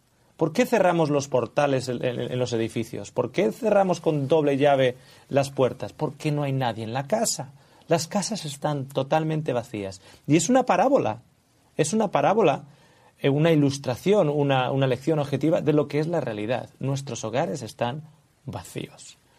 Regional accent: Australia; now in Spain; yo vengo de Australia y aquí en España se vive igual de rápido que se vive en Australia

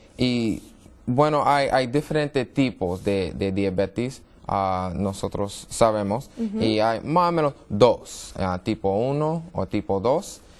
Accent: New York, United States; Spanish is a second language; soy de Brooklyn, New York, Nueva York. Y mi papá es italiano, mi mamá es de Trinidad y Tobago.

